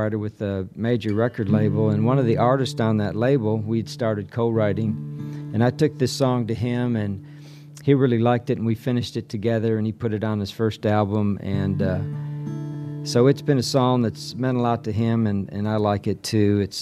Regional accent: Michigan, United States; now in Nashville, United States; I grew up in Michigan and moved to Nashville many, many decades ago, and I come from a large family

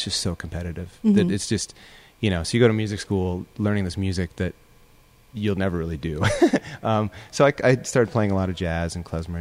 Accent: Colorado, United States; Yeah, I'm from Colorado, a little farm town kind of right on the Wyoming border.

